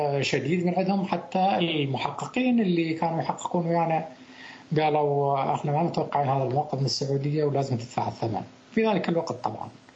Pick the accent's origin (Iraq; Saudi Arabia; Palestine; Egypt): Iraq; أما بالنسبة لنا يعني كعراق كدولة كنظام